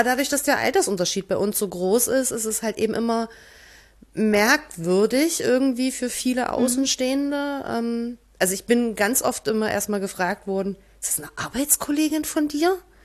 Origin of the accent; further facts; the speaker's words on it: East Germany, Germany; born there; Ja, ich wurde noch in der DDR geboren.